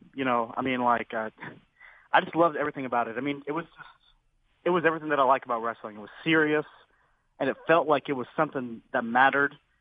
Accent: Texas, United States; I'm from Texas especially, so we definitely don't like to admit that we're wrong.

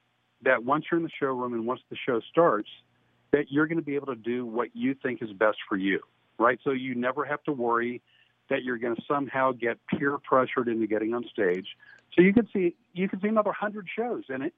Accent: Phoenix, Arizona, United States; moved away as an adult; now in Louisiana, United States; Hi, let's see, born and raised in Phoenix. I've been divorced 5 times. My fourth ex-wife is a Cajun girl, and for that reason, I moved to Louisiana.

